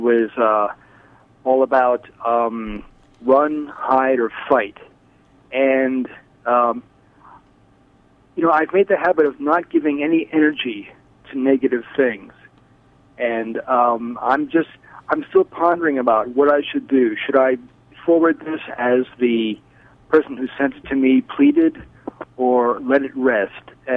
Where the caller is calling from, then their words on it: Allentown, Pennsylvania, United States; and I'm calling from Allentown.